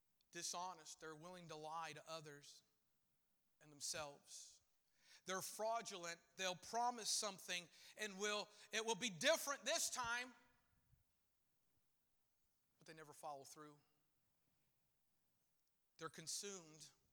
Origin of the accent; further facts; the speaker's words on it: Michigan, United States; Growing up in Michigan, they would say, kids who didn't clean their mouthpieces for football, they would get a canker sore.